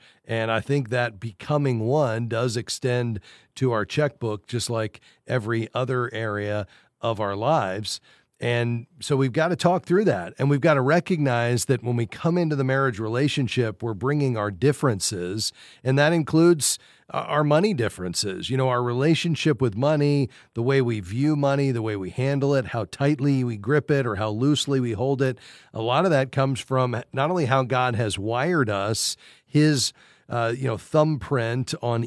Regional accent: Fort Lauderdale, Florida, United States; Let's go down to my hometown, Fort Lauderdale.

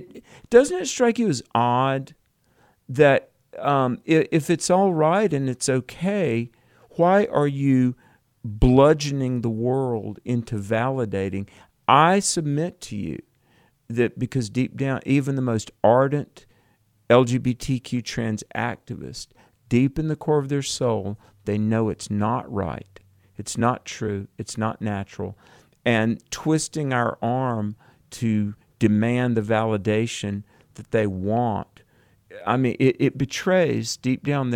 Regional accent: North Carolina, United States; Let me tell you, there's a story emerging in my home state of North Carolina.

